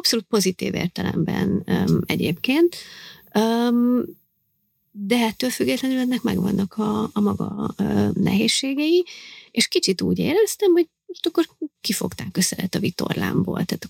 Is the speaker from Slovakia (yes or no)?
no; Hungary; Hiszen ott nőttem fel, Magyarországon születtem, az édesapámmal is magyarul beszélünk egymás között. Nagyon büszke vagyok a magyarságomra.